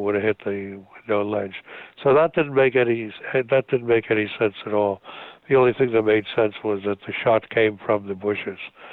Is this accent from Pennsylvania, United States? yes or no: no; Yonkers, New York, United States; he was ensconced in a home in Yonkers, New York. Would you believe my hometown? In Yonkers, New York.